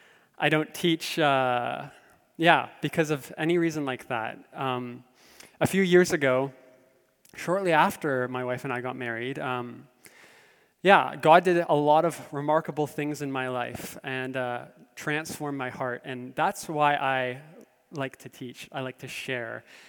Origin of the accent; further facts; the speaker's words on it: Abbotsford, British Columbia, Canada; So I grew up in Abbotsford.